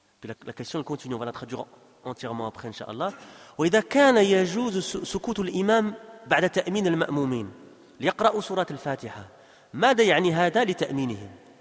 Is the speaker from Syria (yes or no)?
no; Saudi Arabia; الفتوى من اللجنة الدائمة عندنا في المملكة العربية السعودية